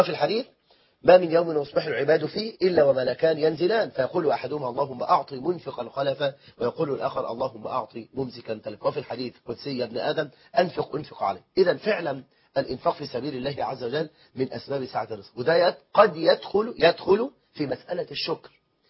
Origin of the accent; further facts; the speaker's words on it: Egypt; ده احنا عندنا في مصر 9 مليون امرأة مطلقة و9 مليون بنت لم تتزوج